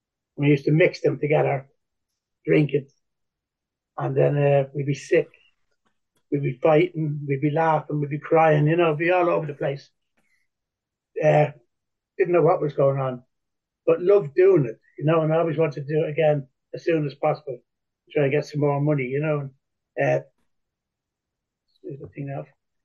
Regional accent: Dublin, Leinster, Ireland; I come from Dublin. I'm 73 years of age.

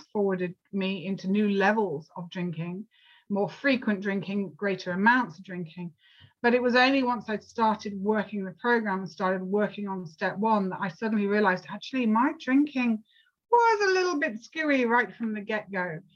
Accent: United Kingdom; I'm sure you realize I'm not American. I'm actually from Saudi Arabia, I joke. But I'm actually from the UK

